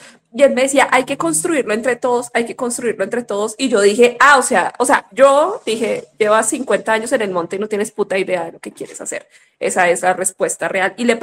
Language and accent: Spanish; Bogotá, Colombia; De Huala, Cundinamarca, 6 horitas de aquí. Pues yo soy bogotana, mi familia es de Huala, Cundinamarca.